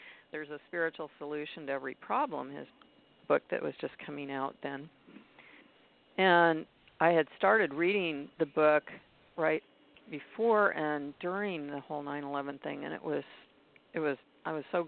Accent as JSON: {"language": "English", "region": "California", "country": "United States", "said": "I'm from California, so for me, those places are so far away that I couldn't really relate in the way that you would."}